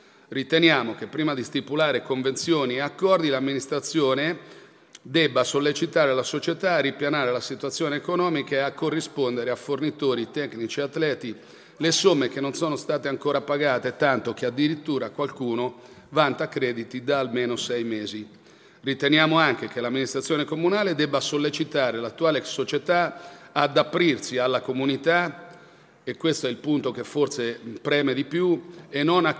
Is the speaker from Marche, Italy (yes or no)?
yes; Chiaravalle, Marche, Italy; born there; sono nato a Chiaravalle, anzi ieri ho chiesto all'anagrafe anche l'orario in cui sono nato il 16 dicembre a mezzogiorno